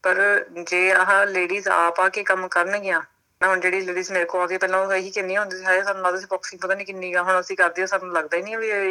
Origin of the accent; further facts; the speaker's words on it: Mohali, Punjab, India; moved away as an adult; also born or lived in Uttar Pradesh; now in Australia; ਤੇ ਉੱਦਾਂ ਮੇਰਾ ਜਨਮ ਯੂਪੀ ਦਾ ਆ, 1 ਸਾਲਾਂ ਦੇ ਸੀ ਜਦੋਂ ਆਪਣੇ ਮੋਹਾਲੀ ਮੇਰੇ ਘਰਦਿਆਂ ਨੇ ਘਰ ਬਣਾਇਆ ਸੀ